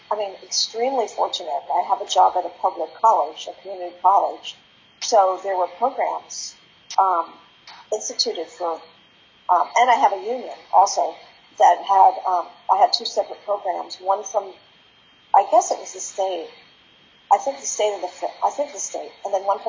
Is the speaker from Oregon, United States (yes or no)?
no; New York, United States; and I'm from New York, so I'm really interested in New York